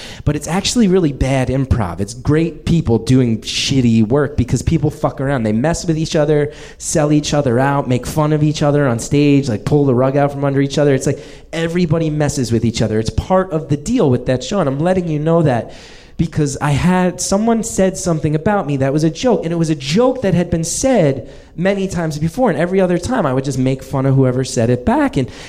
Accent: New Jersey, United States; now in Brooklyn, United States; I grew up in New Jersey. I live in Brooklyn now, but I grew up in New Jersey.

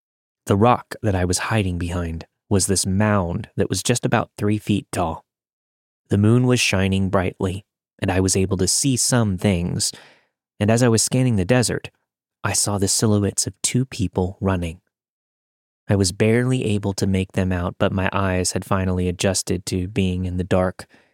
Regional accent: Arizona, United States; I grew up in Arizona, so I was pretty used to the dark, quiet deserts.

